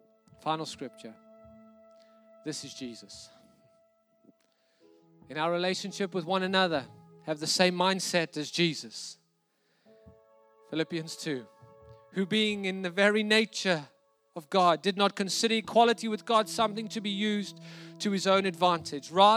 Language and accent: English; South Africa; I grew up in South Africa. I grew up in a time when apartheid changed.